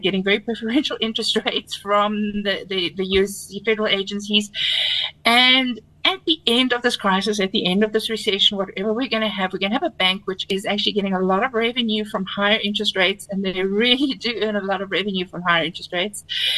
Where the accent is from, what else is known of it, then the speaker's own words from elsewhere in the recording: South Africa; Now, as a South African consumer, look at that and worry